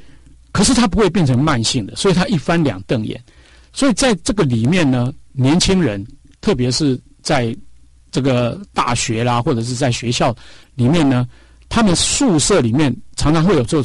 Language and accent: Chinese; Taiwan; 因为我们台湾人你看我们自己的人很喜欢这个所有的电视的广告